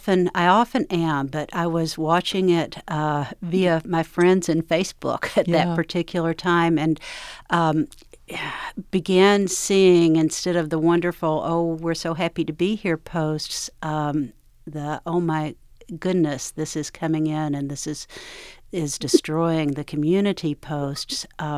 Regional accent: Kentucky, United States; I grew up in Eastern Kentucky, so I knew about floods. I mean, we would put people up every spring in our house that lived closer to the river, but this was different.

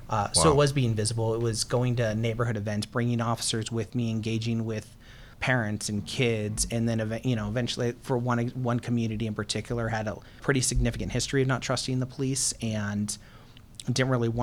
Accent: Tucson, Arizona, United States; In Tucson, Arizona.

